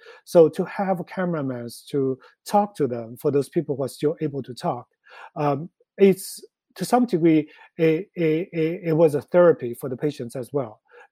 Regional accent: China; now in New York, United States; Me being an independent, based in New York, even though I grew up in China

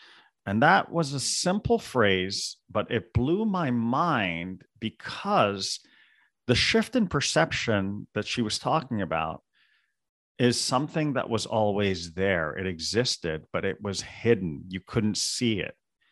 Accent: India; So being Indian and hearing the Sanskrit pujas and worship at home were one thing, but I wanted to get away from that.

